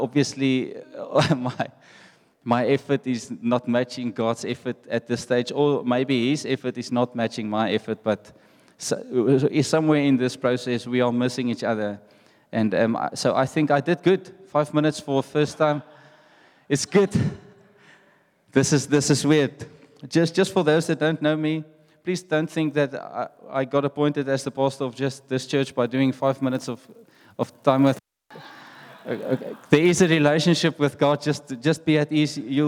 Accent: Secunda, Mpumalanga, South Africa; first language Afrikaans; English is a second language; So I come from Secunda, and I said when we got appointed here, guys, you must know I'm not leaving Secunda there. Like, I learned how to speak there. I'm Afrikaans.

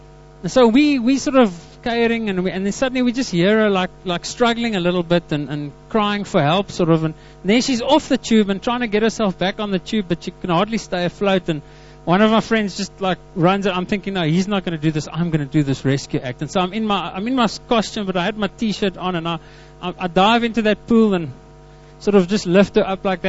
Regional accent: Karoo, South Africa; growing up in the Karoo, there's not lots of water

